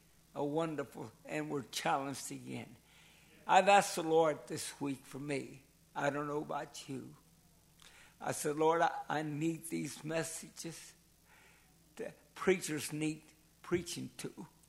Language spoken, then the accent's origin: English; Campbell's Creek, West Virginia, United States; I come from Campbell's Creek. That's where my wife's from.